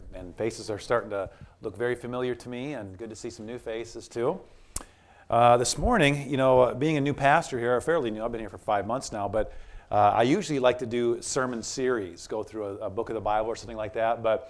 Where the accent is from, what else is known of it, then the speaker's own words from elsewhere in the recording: Minnesota, United States; because I'm from Minnesota originally